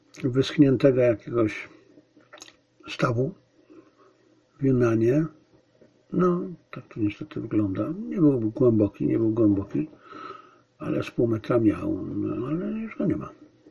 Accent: Zabrze, Silesian Voivodeship, Poland; born there; jestem wsiakiem, no może nie z urodzenia, bo niestety, urodziłem się w mieście, aczkolwiek w wspaniałym mieście, w kochanym Zabrzu, ale przez całe życie czułem wieś. Najlepiej się czułem na wsi, dlatego pewnie na starość mieszkam na wsi.

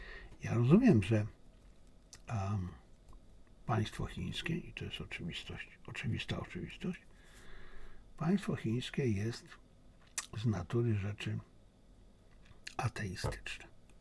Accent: China; jestem Chińczykiem, czuję się Chińczykiem i czuję się Polakiem

